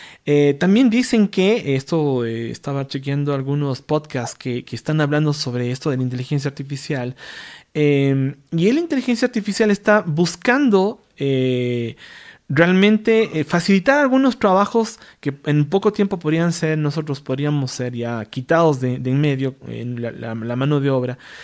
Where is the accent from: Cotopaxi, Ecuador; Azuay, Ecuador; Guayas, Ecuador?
Azuay, Ecuador; Cuenca; Los cuencanos tenemos una característica, Edgar, nos preguntan de dónde eres, no decimos somos ecuatorianos, yo soy de Cuenca, dice.